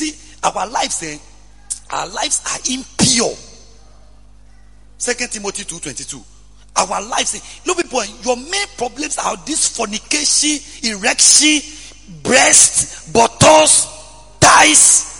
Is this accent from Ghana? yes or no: yes; Sogakope, Volta, Ghana; yes, I'm from Sogankopa. Sogankopa. You don't say Sogankopa. It's Sogankopa.